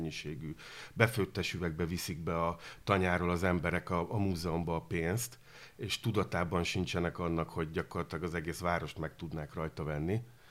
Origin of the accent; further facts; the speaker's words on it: Szentes, Csongrád-Csanád, Hungary; én egy Szentes nevű kisvárosban nőttem fel a Tisza partján